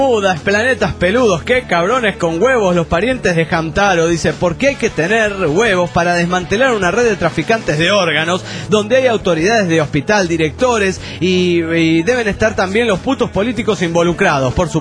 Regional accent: León, Guanajuato, Mexico; Hola, soy … de León, Guanajuato, México.

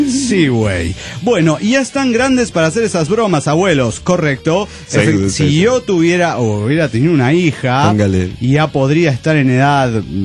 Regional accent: Guadalajara, Jalisco, Mexico; Soy la morra tapatía de Guadalajara, Jalisco, México.

